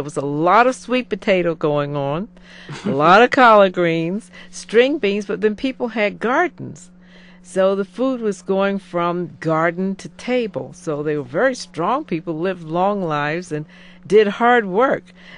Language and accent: English; Newark, New Jersey, United States; And I remember as a child growing up in Newark, New Jersey, and going back to visit in Wilson, North Carolina